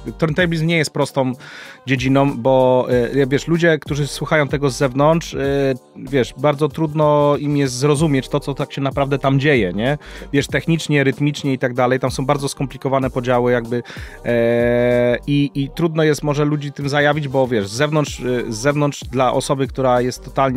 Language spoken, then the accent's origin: Polish; Silesian Voivodeship, Poland; now in Warsaw, Poland; wyjechałem ze Śląska, musiałem wyjechać ze Śląska za chlebem tutaj do Warszawy.